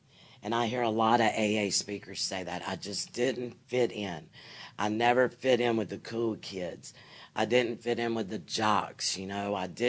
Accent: Alabama, United States; And I was born and raised in Alabama.

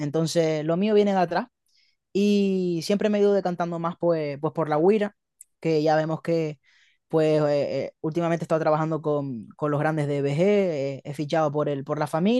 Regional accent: La Gomera, Canary Islands, Spain; estando en un lugar tan rico culturalmente como pues estamos en Canarias, somos bastante afortunados en vivir donde vivimos y pues nada, soy de La Gomera

